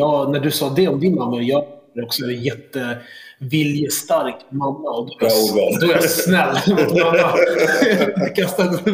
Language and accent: Swedish; Sweden; born there; Jag föddes i Sverige samtidigt som mina föräldrar kom hit.